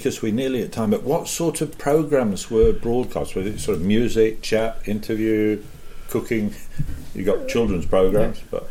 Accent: United Kingdom; I'm from Britain

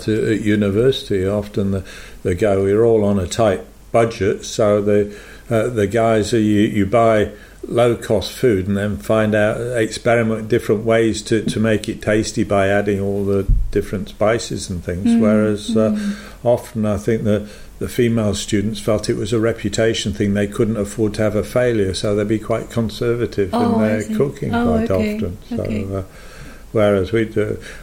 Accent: England, United Kingdom; but I remember growing up in England as well

